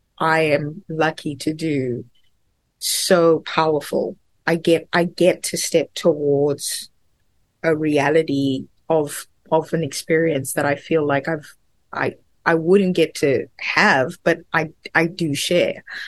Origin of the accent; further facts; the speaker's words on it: South Africa; As South African. I can't even begin to understand her experience